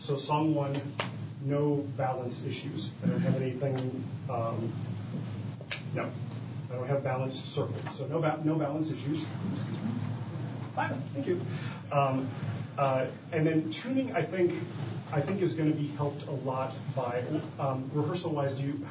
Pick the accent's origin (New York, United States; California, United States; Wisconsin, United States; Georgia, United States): Wisconsin, United States; Land O'Lakes; Land O'Lakes.